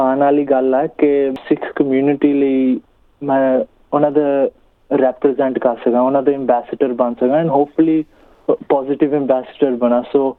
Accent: Punjab, India; now in Sydney, Australia; ਅਸੀਂ ਪੰਜਾਬ ਦੇ ਹਾਂ, ਆਈ ਗੈਸ ਜੰਮਿਆ ਫਤਿਹਗੜ੍ਹ ਸਾਹਿਬ ਡਿਸਟ੍ਰਿਕਟ ਸੀਗਾ, ਅਤੇ ਅਸੀਂ 97 'ਚ ਆਸਟ੍ਰੇਲੀਆ ਆ ਗਏ ਸੀ। ਉਦੋਂ ਦੇ ਅਸੀਂ ਫੈਮਿਲੀ, ਮੰਮਾ ਪਾਪਾ ਅਤੇ ਇੱਕ ਛੋਟੀ ਭੈਣ, ਅਸੀਂ ਇਕੱਠੇ ਆ ਸਿਡਨੀ 'ਚ ਹੀ ਰਹਿ ਰਹੇ ਸੀਗੇ। ਪਹਿਲਾਂ ਹੌਨਸ ਬੀਚ, ਫਿਰ ਗਲੈਨਵੁੱਡ ਹੋ ਗਏ ਸ਼ਿਫਟ।

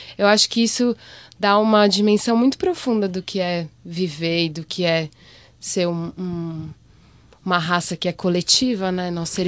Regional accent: São Paulo, Brazil; na verdade eu comecei capoeira quando eu tinha 17 anos no Brasil, em São Paulo. Eu sou de São Paulo.

